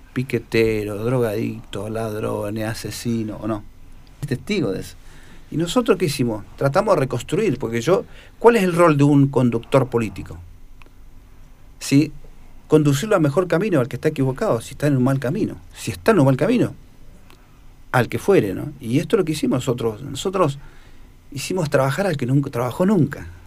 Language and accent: Spanish; Neuquén, Argentina; Y todos somos neuquinos.